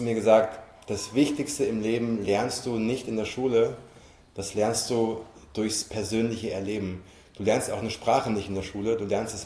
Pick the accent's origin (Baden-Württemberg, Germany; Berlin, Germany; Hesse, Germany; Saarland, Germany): Hesse, Germany; Frankfurt; ich komme aus Frankfurt